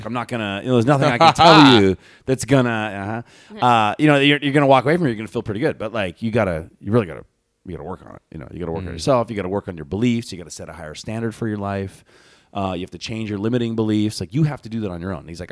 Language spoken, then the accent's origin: English; Honolulu, Hawaii, United States; I was born and raised in Honolulu.